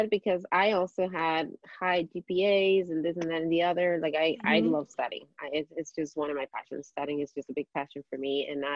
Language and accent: English; Ecuador; I'm from Ecuador